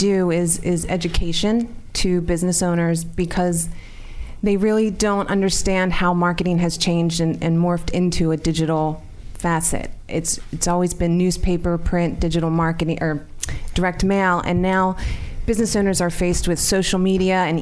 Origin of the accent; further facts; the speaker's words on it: Horsham, Pennsylvania, United States; I grew up in Horsham, Pennsylvania.